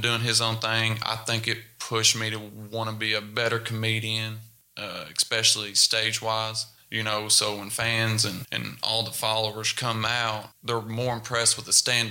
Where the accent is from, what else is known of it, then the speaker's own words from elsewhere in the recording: Prestonsburg, Kentucky, United States; And, I tell people Prestonsburg, but I grew up in a little tiny town called Knott County. Yeah. I lived on Beaver Creek.